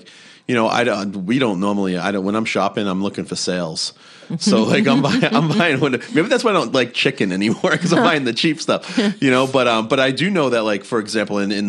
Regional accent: East Coast, United States; I grew up on the East Coast, and that's what we ate is white fish.

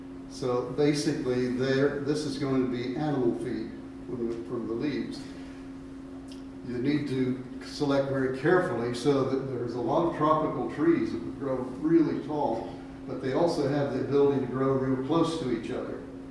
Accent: Ohio, United States; Where I grew up in Ohio, farmers put up hay in the summer

